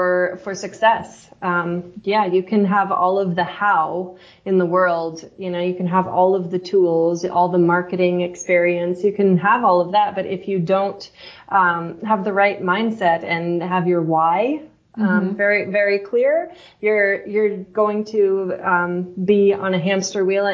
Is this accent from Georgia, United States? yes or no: no; Denver, Colorado, United States; I grew up in Denver, and then I went to college in Gunnison, to Western State College, also in Colorado, mm-hmm.